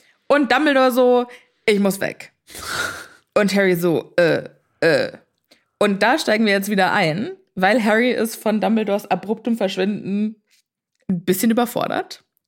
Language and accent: German; Rödermark, Hesse, Germany; Du und ich, wir kommen ja aus Rödermark.